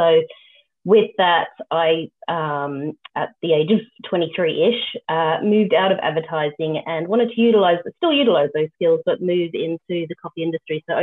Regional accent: Melbourne, Victoria, Australia; I am from Melbourne, yeah.

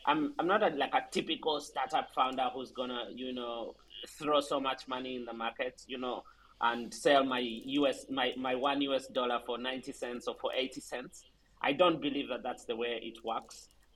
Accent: Uganda; I'm originally from Uganda and I worked across the continent. So at one point I was working in Nairobi, just next door to Uganda.

